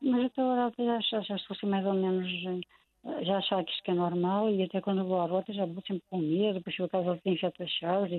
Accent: Vila Flor, Norte, Portugal; now in Porto, Portugal; Trabalhei em Mirandela há 9 anos, que eu sou de lá perto, sou de Vila Flora.

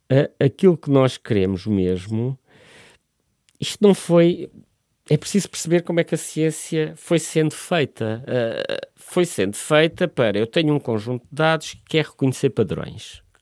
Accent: Évora, Alentejo, Portugal; eu não sou originalmente da zona de Lisboa, venho do Alentejo, de Évora

